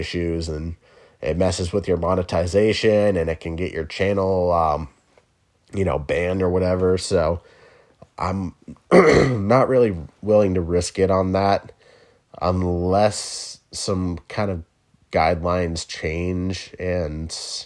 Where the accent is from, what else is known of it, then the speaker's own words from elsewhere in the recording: Midwest, United States; He makes, like, Midwest TikToks. I'm from the Midwest, so I love shit like that.